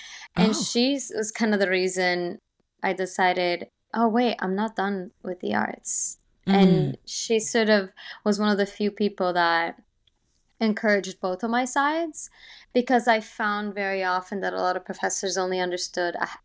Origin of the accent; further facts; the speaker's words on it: Florence, Tuscany, Italy; growing up in Florence, you're surrounded by... Yeah. visual art and architecture all the time.